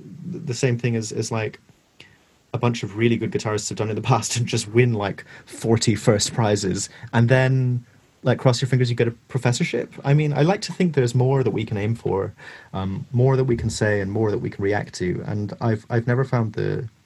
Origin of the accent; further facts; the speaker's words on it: Scotland, United Kingdom; when I was growing up in Scotland, I went to, like, essentially these boarding schools